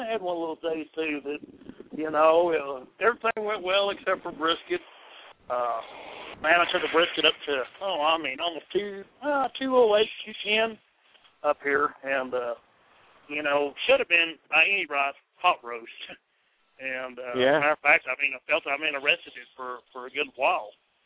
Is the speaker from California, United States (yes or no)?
no; New Mexico, United States; we're in northern Mexico right now, and I grew up in New Mexico, and but, you know, you don't think of New Mexico for barbecue, number one.